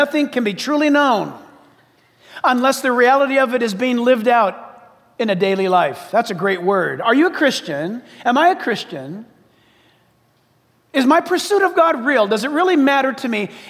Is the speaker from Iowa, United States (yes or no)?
no; San Diego, California, United States; also born or lived in Orange County; I grew up in San Diego and in Orange County